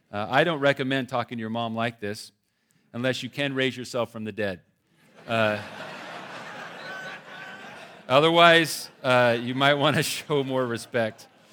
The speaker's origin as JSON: {"language": "English", "region": "California", "country": "United States", "said": "I'm from California. And I am married to a woman, just so you know. I want to make that clear, being from California."}